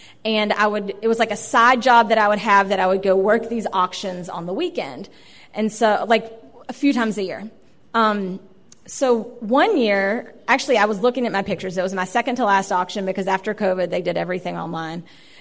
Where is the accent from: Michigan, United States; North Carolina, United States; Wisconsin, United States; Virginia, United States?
Virginia, United States; now in Baltimore, United States; I am originally from southwestern Virginia. I'm sure you can detect my accent a little bit, which I'm very proud of. And I have lived in Baltimore for, well, let me backtrack. I moved to Baltimore in August of 2008.